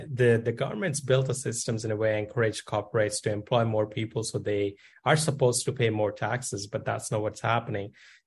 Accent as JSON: {"language": "English", "country": "India", "tie": "born or raised there", "said": "I look back at my childhood growing up in India and limited necessities and the struggles and what I became today."}